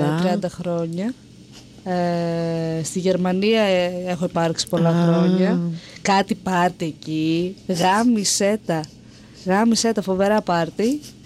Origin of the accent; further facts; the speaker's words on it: Greece; Η Ορθοδοξία είναι ελληνική, εγώ είμαι Έλληνας.